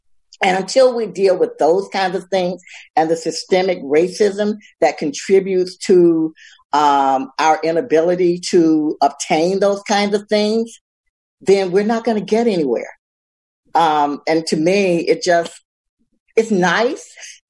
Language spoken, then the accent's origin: English; the South, United States; I've been around for a long time and I grew up in the South. I grew up with all of these images.